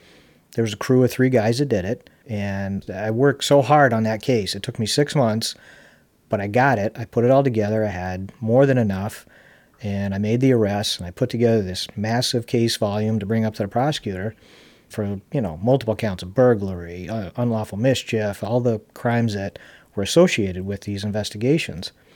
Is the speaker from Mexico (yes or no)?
no; Charlotte, North Carolina, United States; one of the fondest memories I have of us growing up in Charlotte and going to CCS